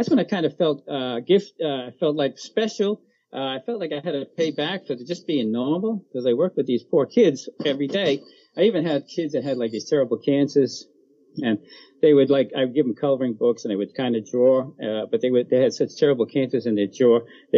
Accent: Brooklyn, New York, United States; born there; So real quick, I was born in Brooklyn. Back in the day, I went to parochial school, all boys parochial school.

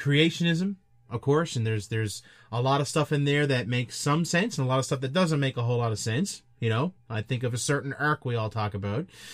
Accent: Canada; I'm Canadian

